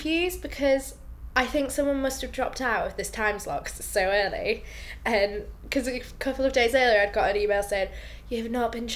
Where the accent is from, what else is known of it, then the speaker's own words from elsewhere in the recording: Leeds, Yorkshire and the Humber, United Kingdom; I was born on the 30th of March 1989 and I come from Leeds.